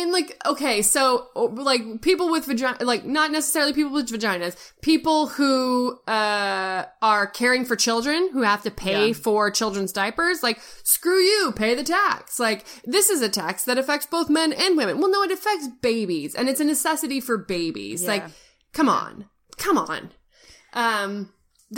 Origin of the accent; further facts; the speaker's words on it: California, United States; I'm originally from California, yeah. So this was a particular interest to me.